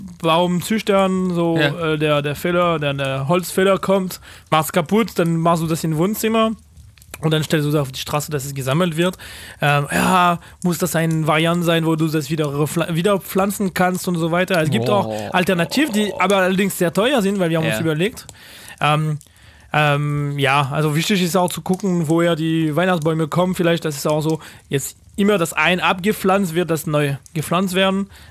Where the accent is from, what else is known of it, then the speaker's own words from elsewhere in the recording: Paris, Île-de-France, France; German is a second language; Und ich komme nicht aus Ostfrankreich, sondern aus Paris und da feiern wir das nicht.